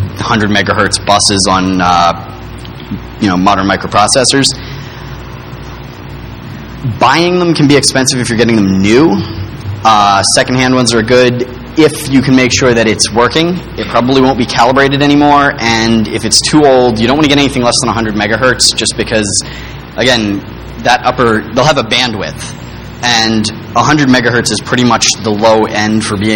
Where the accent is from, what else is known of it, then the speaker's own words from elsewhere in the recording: Boston, Massachusetts, United States; I come from the Boston area